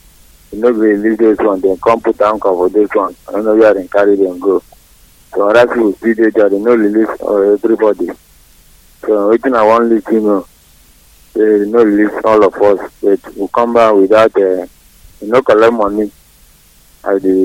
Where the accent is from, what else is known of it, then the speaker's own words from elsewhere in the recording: Akwa Ibom, Nigeria; I'm calling from Ingwecha right now. … I'm from Akwaibom.